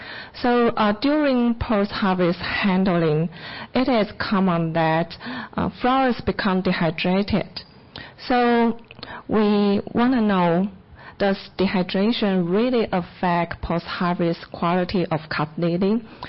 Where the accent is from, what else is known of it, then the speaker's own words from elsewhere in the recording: Taiwan; I'm from Taiwan.